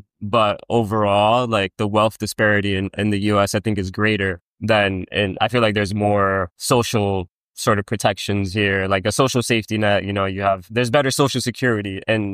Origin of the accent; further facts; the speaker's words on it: Bronx, New York, United States; the story kind of it was inspired by my upbringing and the things that I observed, like growing up in the Bronx. I come from a working class family.